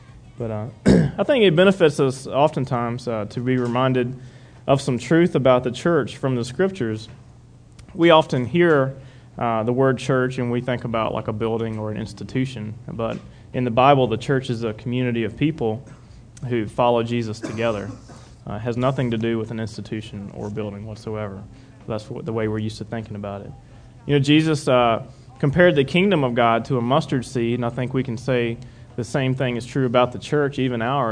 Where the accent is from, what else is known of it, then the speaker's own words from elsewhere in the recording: Lynchburg, Virginia, United States; I grew up in the Lynchburg area and actually lived in the exact same house just about my whole life.